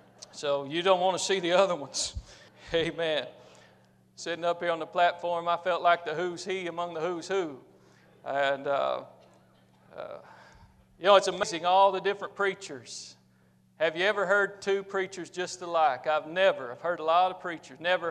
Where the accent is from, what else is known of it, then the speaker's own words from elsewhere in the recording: Appalachia, United States; So I came from the Appalachian Mountains and moved to the Ozark Mountains.